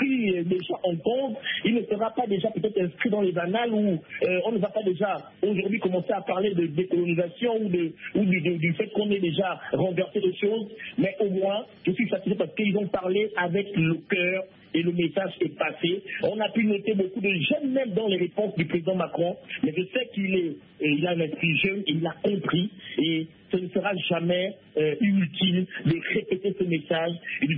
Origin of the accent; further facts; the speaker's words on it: Gabon; chez nous, chez les Bantous, je suis gabonais